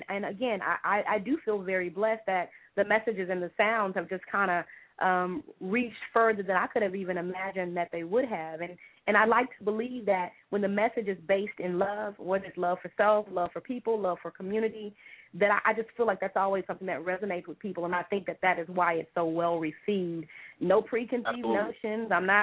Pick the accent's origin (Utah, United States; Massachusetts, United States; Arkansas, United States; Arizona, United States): Arkansas, United States; Little Rock; now in Atlanta, United States; I live in Atlanta, but I'm from Little Rock, Arkansas.